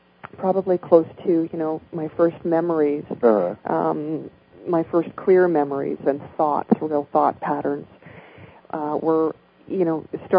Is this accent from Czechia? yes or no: no; British Columbia, Canada; my friends and I took a trip from Vancouver, British Columbia, to my hometown in northern British Columbia.